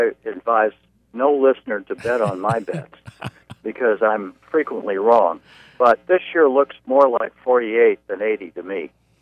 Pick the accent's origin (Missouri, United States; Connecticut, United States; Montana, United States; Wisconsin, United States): Missouri, United States; St. Louis; I remember as a child growing up in St. Louis, listening with my parents on the radio as the surprise results were coming in.